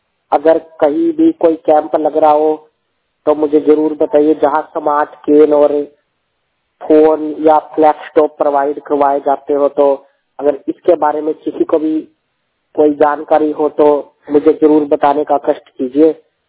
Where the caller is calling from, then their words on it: Kurukshetra, Haryana, India; और मैं हरियाणा डिस्ट्रिक्ट से बात कर रहा हूँ। और मेरा शहर है कुरुक्षेत्र और मैं 100% ब्लाइंड हूँ।